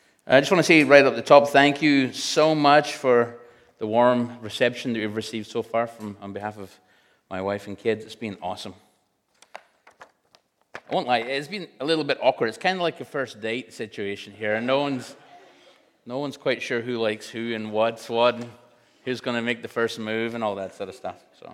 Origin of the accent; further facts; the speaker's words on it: Scotland, United Kingdom; I am Scottish, so that's kind of how we roll.